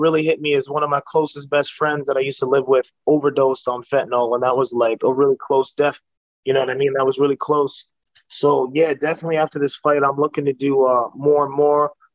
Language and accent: English; Calgary, Alberta, Canada; I grew up in Calgary, Alberta, Canada.